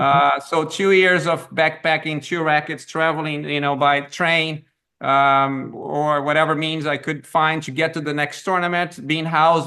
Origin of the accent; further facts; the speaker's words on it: Minas Gerais, Brazil; English is a second language; Born and raised in Brazil. Born and raised in Brazil, yes.